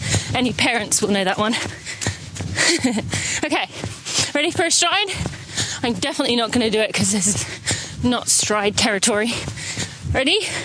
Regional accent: East of England, United Kingdom; fun fact, my home is near to the Arsenal training ground, Arsenal Football Club, and I used to train on there because one of my friends lived on the property.

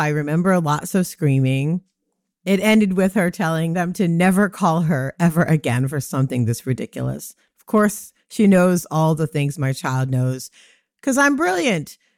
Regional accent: Jamaica; because we're Jamaican and we don't do that shit.

